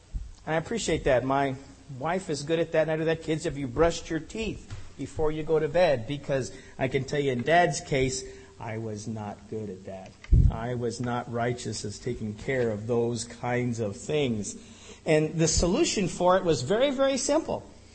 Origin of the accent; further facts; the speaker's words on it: Denver, Colorado, United States; now in Washington, United States; I used to live in Colorado. I was born in Denver, grew up there, but I don't live there anymore. I live in Washington, so I'm an ex-Colorado.